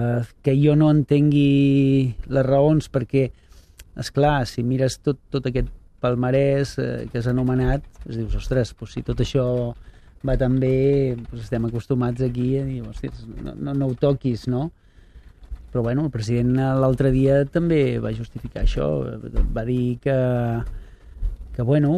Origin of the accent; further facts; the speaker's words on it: Sant Andreu, Catalonia, Spain; malgrat que jo sóc de Sant Andreu i he estat també molts anys a Sant Andreu